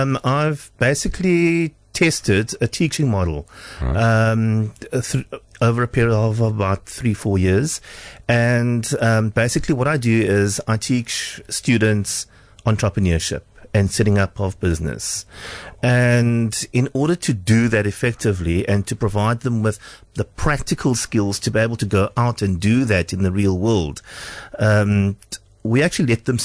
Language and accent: English; Port Elizabeth, Eastern Cape, South Africa; I'm actually born and bred here in PE.